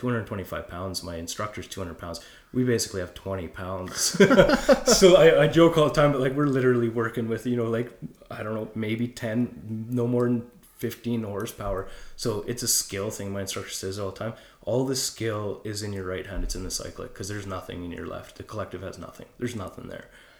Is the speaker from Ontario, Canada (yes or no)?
no; Vernon, British Columbia, Canada; I'm from Vernon. I was just like, man, seeing that thing in the valley.